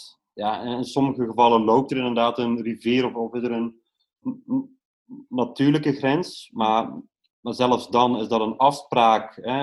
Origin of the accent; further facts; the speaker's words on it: Netherlands; ik ben een Nederlander, ik kan niet naar Holland gaan nu, als ik zou willen.